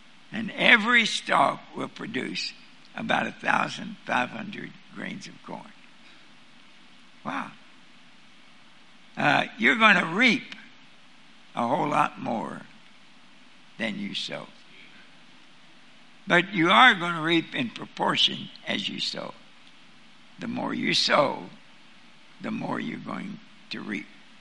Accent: Kentucky, United States; Now, I'm from Kentucky, and we don't know much about wheat, but we know a lot about corn.

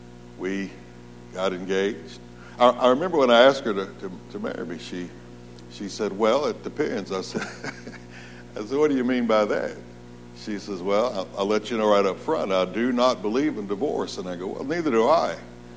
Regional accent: Jacksonville, Florida, United States; I was saved at 14 years old in Florida. I grew up in Jacksonville, Florida. Anybody ever heard of that?

